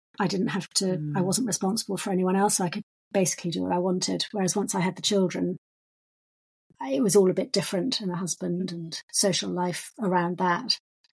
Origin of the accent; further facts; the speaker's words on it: Paris, Île-de-France, France; moved away; also born or lived in England; I was brought up in Paris and I was sent to England.